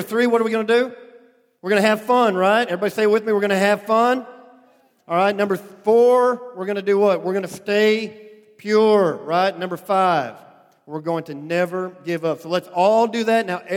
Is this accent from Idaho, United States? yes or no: yes; Idaho, United States; I was born and raised on potatoes. I grew up in Idaho, so, I mean, you know, kind of goes with the territory.